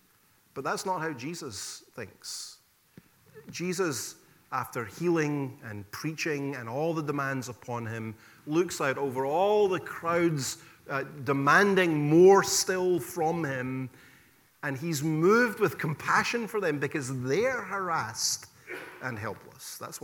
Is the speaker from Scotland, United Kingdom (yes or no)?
yes; Scotland, United Kingdom; in my hometown, there's 5 million people and I think 7 or 8 million sheep. My home country in Scotland.